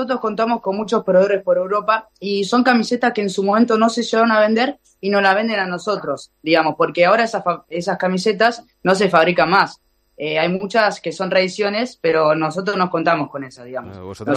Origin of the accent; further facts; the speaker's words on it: Buenos Aires, Argentina; Sí, más vale, soy de Buenos Aires.